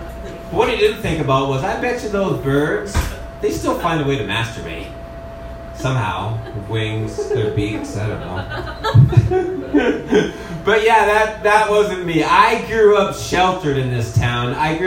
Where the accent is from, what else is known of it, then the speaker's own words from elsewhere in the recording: Nanaimo, British Columbia, Canada; I grew up in Nanaimo, and there's some weird people in this town.